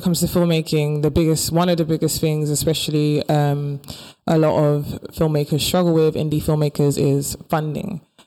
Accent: Ghana; You know, I love being Ghanaian. That's number one. That's who I am.

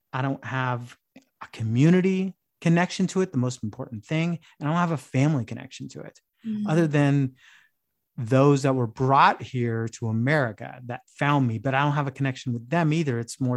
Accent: Escondido, California, United States; It was in San Diego, a little town called, a big town now, called Escondido.

